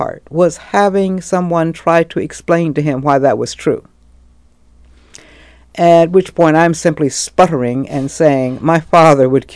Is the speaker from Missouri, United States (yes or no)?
yes; St. Louis, Missouri, United States; also born or lived in Nashville / Mount Vernon / Chicago / Jefferson City; I was born and raised in the Midwest.